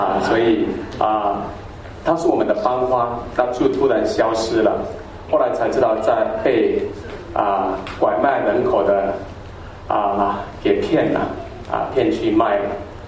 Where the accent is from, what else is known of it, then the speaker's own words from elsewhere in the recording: Taiwan; 你们都知道我是台湾的原住民嘛，哈，高山族